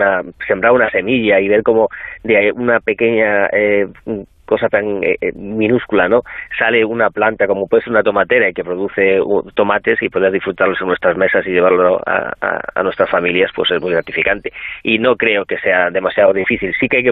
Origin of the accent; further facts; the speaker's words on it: Galicia, Spain; Supongo también que soy gallego, el canal sale desde Galicia